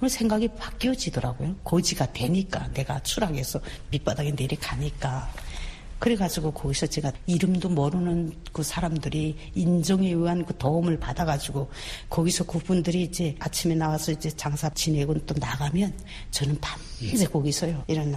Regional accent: Pyongyang, North Korea; 그래가지고 저는 고향이 평양이에요.

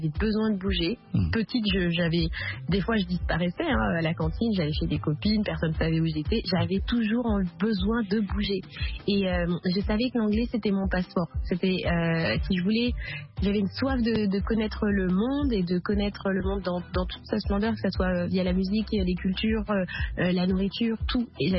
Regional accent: Draguignan, Provence-Alpes-Côte d'Azur, France; born there; comme je suis née aussi vraiment à Draguignan, dans le sud de la France

